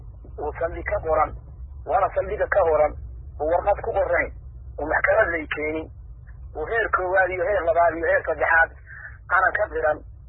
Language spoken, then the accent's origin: Somali; Bosaso, Bari, Somalia; born there; Waxaan ku suganahay oo aan u dhashay gobolka Bari ee Boosaaso, aan ku dhashay tuulooyinay xakunto oo jecel la yidhaahdo, oo aan degaan u leenahay oo aan degelahay, hooyaday joogto, reerkayguna joogo oo kala la yidhaahdo.